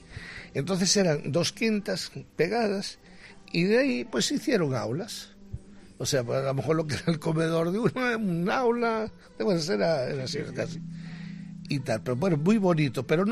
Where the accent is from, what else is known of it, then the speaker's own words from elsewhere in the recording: Galicia, Spain; Sí, pero en este caso todos somos gallegos esta vez y tal.